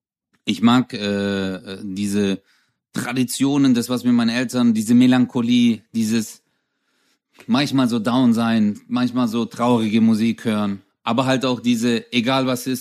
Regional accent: Turkey; now in Germany; zögern, würde ich trotzdem die Türkei wählen. Also ich wäre gern wieder Türke, weil

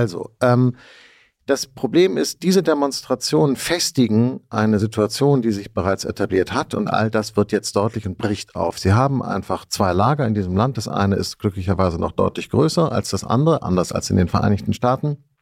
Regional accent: Germany; Ich bin Deutscher

